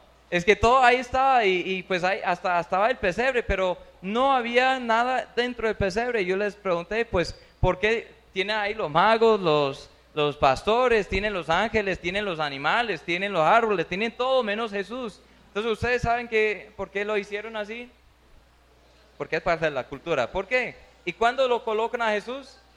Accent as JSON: {"language": "Spanish", "country": "United States", "lives_now": "Colombia", "said": "Porque no quieren ofender a nadie en mi país, en los Estados Unidos."}